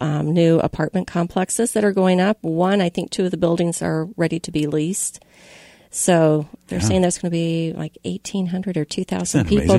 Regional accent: Kentucky, United States; Yes, coming from my home state.

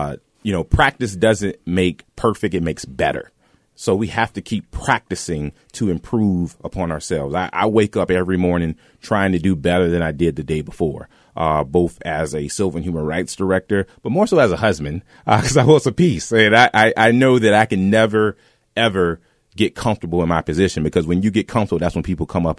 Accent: South Carolina, United States; also born or lived in Iowa; I'm from South Carolina, and coming from Iowa to South Carolina, I do see there is some good here, much better, especially for a black person like me leaving the South, coming to the Midwest.

